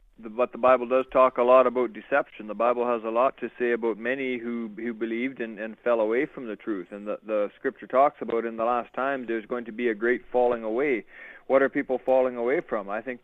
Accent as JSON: {"language": "English", "country": "Canada", "said": "I'm from Canada. Yep, that's right."}